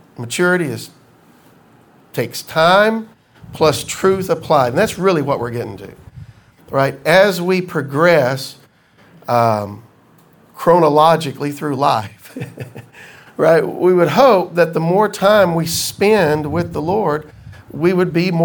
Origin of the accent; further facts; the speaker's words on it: Corinth, Mississippi, United States; I grew up in Mayberry, in Corinth, Mississippi, right?